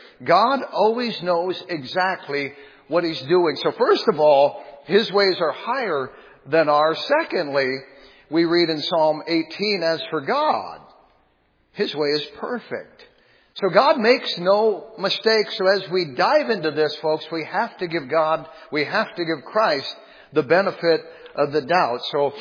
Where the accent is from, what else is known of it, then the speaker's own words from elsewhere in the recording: Minnesota, United States; I grew up on a lake, all right? The lake I grew up on in Polk County, Minnesota, was a long, narrow lake.